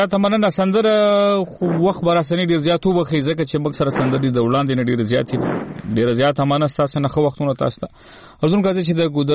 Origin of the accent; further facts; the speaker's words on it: Charmang, Khyber Pakhtunkhwa, Pakistan; زمونږ کلی د باجوړ سیمې چارمنګ زیارت کلی دی